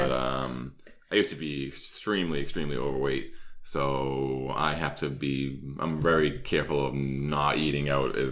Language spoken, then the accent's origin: English; Boston, Massachusetts, United States; accent: Boston; I really try to downplay my Boston accent.